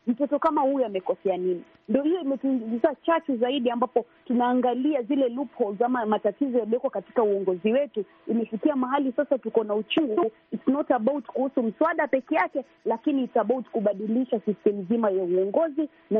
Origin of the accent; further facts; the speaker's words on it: Mombasa, Mombasa County, Kenya; mimi ni mwanaharakati wa masuala ya elimu na haki za wanawake, natokea Mombasa, Kenya.